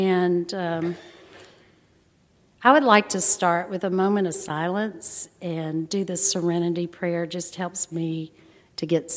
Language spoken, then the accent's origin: English; Corpus Christi, Texas, United States; also born or lived in Galveston; I was born in Galveston. My dad and mom had gone to school there, and my dad was doing his residency in psychiatry, and so I was born there, and then he finished that, and we moved to Corpus. So I grew up in Corpus